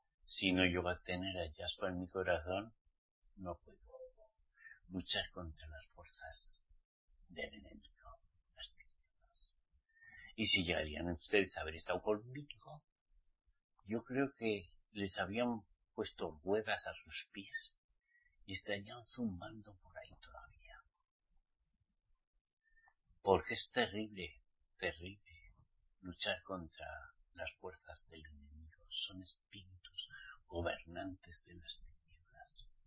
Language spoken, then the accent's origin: Spanish; Spain; no he visto tanta división entre mi pueblo, los españoles, los españoles, como en toda mi vida, en 68 años